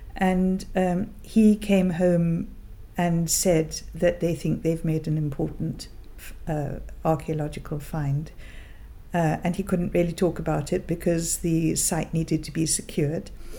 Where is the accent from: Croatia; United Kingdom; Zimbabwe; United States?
United Kingdom; East Molesey, South East England; born there; I was born in East Molesey, near Hampton Court Palace. And I went to school in Hampton. I went to the Lady Eleanor Hollis School in Hampton.